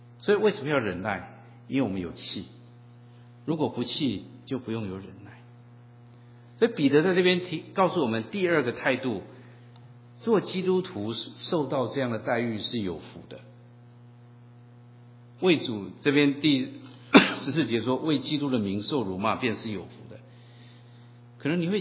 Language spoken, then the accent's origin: Chinese; Taiwan; 在座很多我们从台湾来的弟兄姐妹